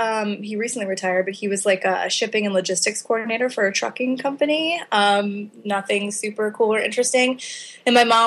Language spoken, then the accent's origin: English; Midwest, United States; I mean, I'm from the Midwest. We're generally warm people, parents are really nice and cool and friendly.